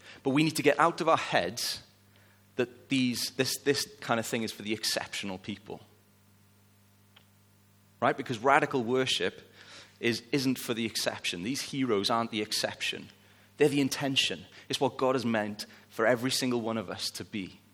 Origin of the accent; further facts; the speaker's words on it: United Kingdom; but you know, we're British, so we don't do that.